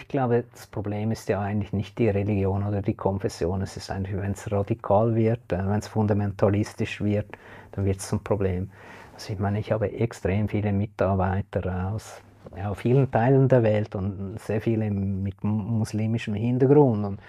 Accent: Dietikon, Zurich, Switzerland; Also ich meine, ich bin auch in Dittikon aufgewachsen, das war schon in meiner Kindheit eine Stadt mit einem sehr hohen Ausländeranteil.

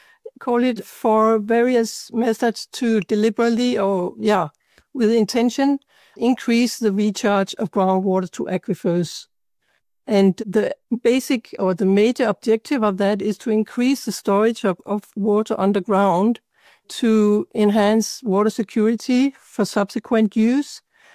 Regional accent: Denmark; And also because I'm from Denmark, where there's a lot of focus on groundwater.

